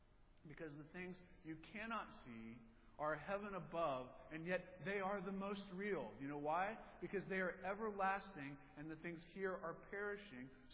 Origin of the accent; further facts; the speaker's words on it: North Carolina, United States; I grew up in North Carolina, and I remember businesses being closed on Sunday